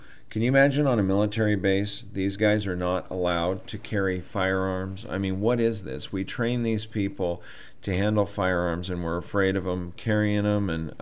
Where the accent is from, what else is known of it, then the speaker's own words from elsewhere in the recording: Montana, United States; I grew up in Montana. We had hunter safety.